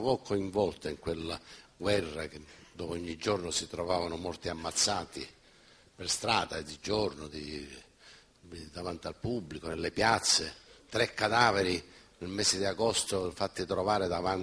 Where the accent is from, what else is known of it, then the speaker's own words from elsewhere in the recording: Casteldaccia, Sicily, Italy; che ero di Casteldaccia, vado nel mio paese, trovo questa situazione di grande terrore